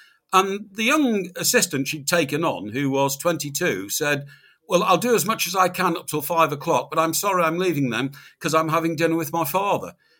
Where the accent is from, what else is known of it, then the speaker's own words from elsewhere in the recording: Chester, North West England, United Kingdom; I love cathedrals. I was brought up in Chester. That's got a beautiful cathedral.